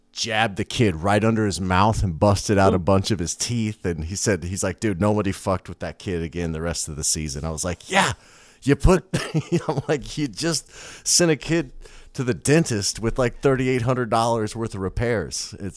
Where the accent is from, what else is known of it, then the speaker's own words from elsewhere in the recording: Kansas City, United States; one of my good friends growing up in Kansas City